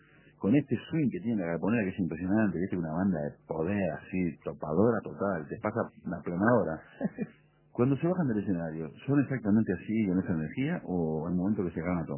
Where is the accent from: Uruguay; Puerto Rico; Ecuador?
Uruguay; nosotros somos uruguayos